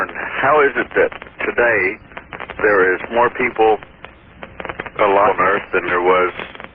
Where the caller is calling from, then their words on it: Fairbanks, Alaska, United States; I'm calling from Fairbanks, Alaska.